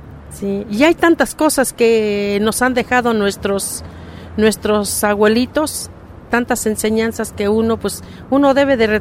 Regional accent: Hidalgo, Mexico; yo vengo del estado de Hidalgo. Pues nosotros allá, cuando era chiquita

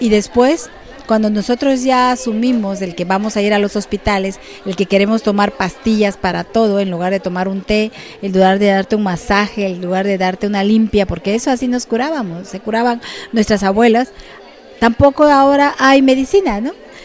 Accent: Juchitán, Oaxaca, Mexico; soy del Istmo de Tehuantepec, de Juchitán. Pertenezco al pueblo indígena Vinizá.

